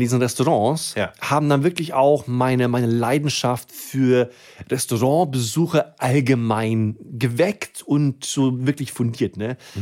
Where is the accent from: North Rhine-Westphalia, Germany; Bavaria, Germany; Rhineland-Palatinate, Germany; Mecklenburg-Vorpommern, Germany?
Rhineland-Palatinate, Germany; Herrstein; also born or lived in Sweden; Ich bin ja in einem ganz kleinen Dorf in Rheinland-Pfalz aufgewachsen. Hier, Shoutout an Herstein, Hunsrück, 800 Einwohner